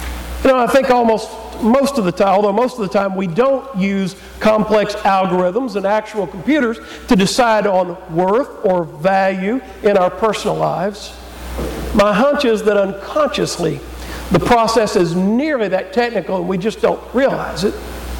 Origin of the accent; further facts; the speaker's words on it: Georgia, United States; All the way around 285 in Atlanta and then up Georgia 400 back to my hometown.